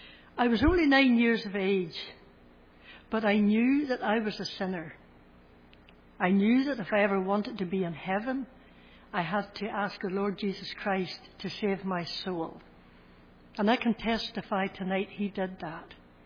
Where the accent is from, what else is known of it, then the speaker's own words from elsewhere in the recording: Ballymoney, Northern Ireland, United Kingdom; the Free Presbyterian Church in Ballymoney, my hometown.